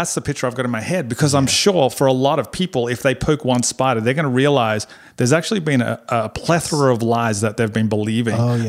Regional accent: Australia; I'm from Australia.

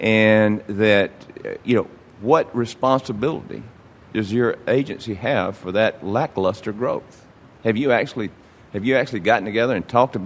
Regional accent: Georgia, United States; I'm a new member of Congress. I'm from Georgia.

